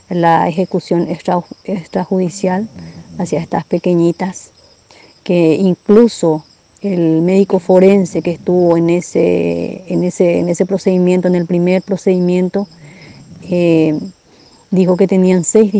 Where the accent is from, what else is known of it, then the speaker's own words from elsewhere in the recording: Paraguay; moved away; Nosotros hace 10 años que estamos aquí en Puerto Rico. Estamos en San Alberto Puerto. Nosotros somos paraguaya. Tuvimos que, en vista a la situación familiar, tuvimos que salir de nuestro país.